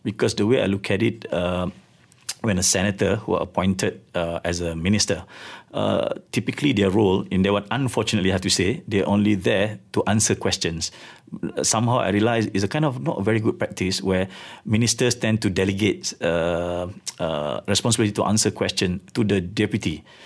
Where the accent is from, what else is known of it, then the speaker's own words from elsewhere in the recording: Balik Pulau, Penang, Malaysia; After I came back, I was offered to contest in my hometown, in Balik Pulau, and accidentally win.